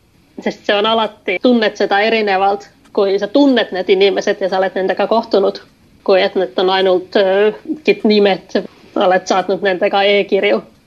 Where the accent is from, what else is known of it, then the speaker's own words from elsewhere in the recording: Kouvola, Kymenlaakso, Finland; Kouvola-kokoutusesta, missä on mun vanha kotikokoutus. Mä olen Kouvolasta pärit itse.